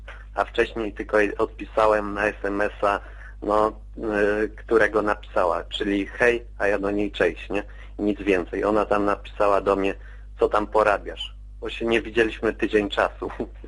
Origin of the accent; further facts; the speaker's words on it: Masovian Voivodeship, Poland; pochodzę z województwa mazowieckiego.